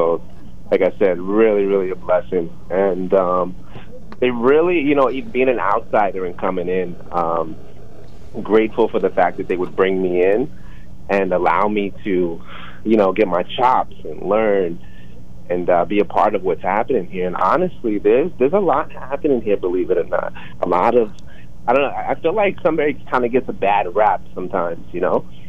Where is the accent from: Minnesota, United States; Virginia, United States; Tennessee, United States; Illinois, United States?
Virginia, United States; Lynchburg; now in Sunbury, United States; I'm originally from Lynchburg, Virginia. I don't know if you guys have heard of that. A little small city down there. So I've been here in Sunbury, I want to say like 5 years now